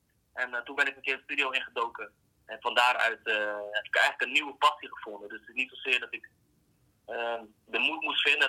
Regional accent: Assen, Drenthe, Netherlands; now in Groningen, Netherlands; Ik ben geboren in 1992. Ik ben geboren in Groningen, opgegroeid in Assen. En inmiddels ben ik weer terug in Groningen.

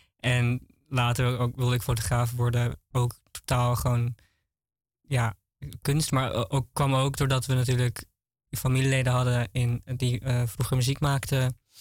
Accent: Haarlem, North Holland, Netherlands; in Haarlem-Zuid. Ik ben geboren en getogen Haarlemmer.

